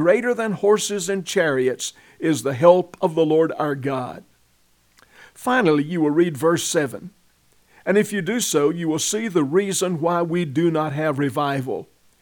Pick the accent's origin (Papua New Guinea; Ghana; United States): United States; As a preacher and as a Christian and as an American